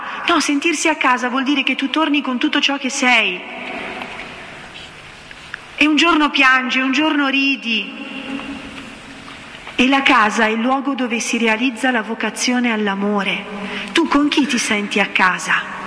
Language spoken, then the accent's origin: Italian; Bergamo, Lombardy, Italy; parlo da bergamasca perché sono di Bergamo